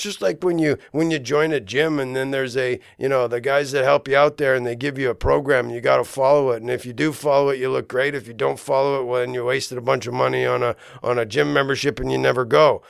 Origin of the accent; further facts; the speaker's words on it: Canada; I grew up in Canada